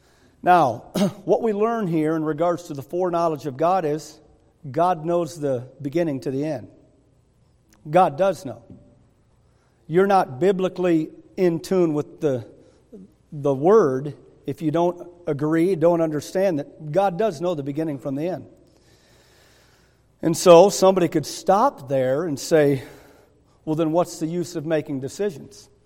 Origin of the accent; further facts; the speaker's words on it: Traverse City, Michigan, United States; I know where I came from. I came from the Pinky of Michigan, Traverse City. If it wasn't for this book, I could still be up there.